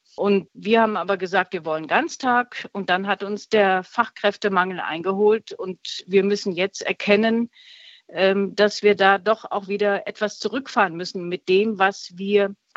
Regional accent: Radolfzell, Baden-Württemberg, Germany; Ich habe mich in meiner Heimatstadt in Radolfzell beworben, weil ich wieder nach Radolfzell zurückkommen wollte und Radolfzell am Bodensee.

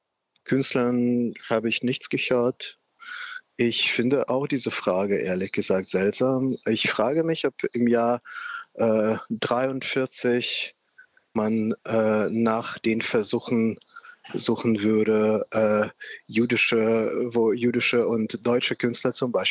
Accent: Ukraine; German is a second language; deswegen bin ich hundertprozentig dafür als Ukrainer, als Musiker. Ich glaube, dass Putin-treue Musik hat in der Ukraine nichts zu suchen.

